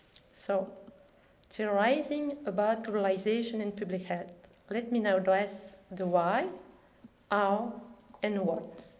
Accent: Belgium; accent: Belgian; now in Quebec City, California, United States; Now that you are familiar with my terrific Belgian accent

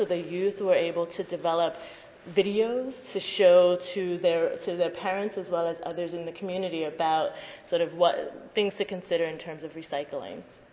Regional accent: New York City, New York, United States; I'm from New York City, we have a very, very diverse population

